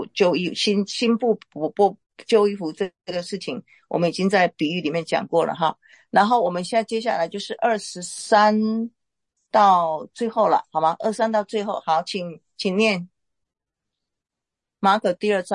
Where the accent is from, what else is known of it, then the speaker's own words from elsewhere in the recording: Taiwan; 大家一定有刚才我讲到一半，讲到我们台湾人